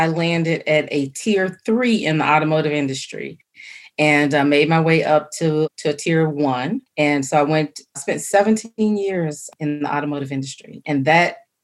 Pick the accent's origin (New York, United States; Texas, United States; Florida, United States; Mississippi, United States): Mississippi, United States; Jackson; I hail from Jackson, Mississippi. So I'm a country girl.